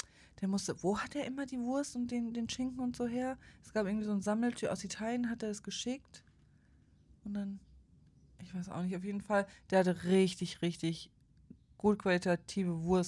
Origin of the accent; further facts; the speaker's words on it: Erzhausen, Hesse, Germany; Ja, aber Darmstadt ist eine Großstadt im Gegensatz zu Erzhausen hier. Jetzt wisst ihr, wo ich herkomme.